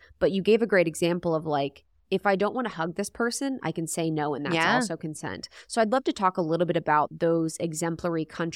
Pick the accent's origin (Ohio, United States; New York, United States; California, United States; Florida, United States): Ohio, United States; I'm from Ohio.